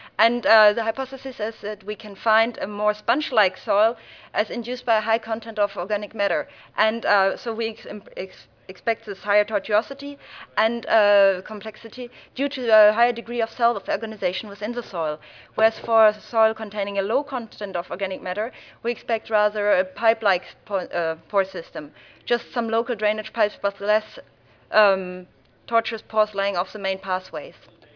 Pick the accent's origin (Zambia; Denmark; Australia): Denmark; Hi, as said … from Denmark.